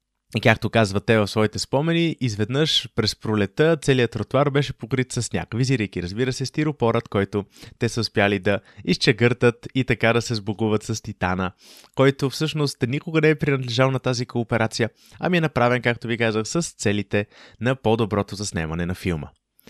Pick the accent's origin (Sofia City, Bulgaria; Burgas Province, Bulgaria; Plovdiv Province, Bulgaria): Sofia City, Bulgaria; Sofia; от Бухемска София. Вече почти 10 години следвам миналото на моя роден град.